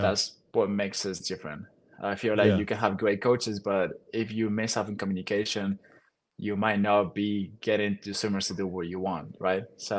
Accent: Spain; English is a second language; moved away as an adult; now in United States; I was coming from Spain. I barely knew English. Didn't know what yards were.

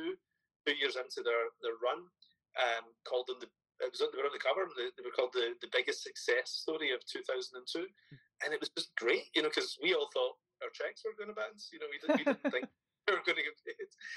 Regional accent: Scotland, United Kingdom; As a Scottish guy, you know, I live in the UK, and my plan was British comics

